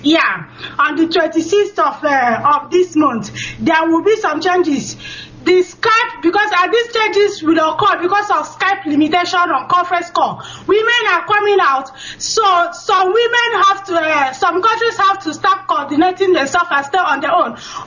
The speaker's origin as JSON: {"language": "English", "town": "Unubi", "region": "Anambra", "country": "Nigeria", "said": "I'm from Mpupo village in Unubi, Nnewi South local government."}